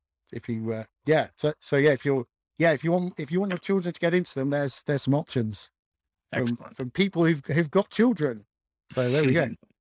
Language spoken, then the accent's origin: English; United Kingdom; Oh, yes, I'm British.